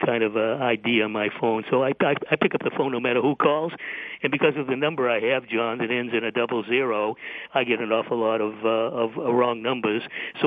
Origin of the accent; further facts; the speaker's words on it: Boston, Massachusetts, United States; I grew up in Boston. I've never been in Foxborough.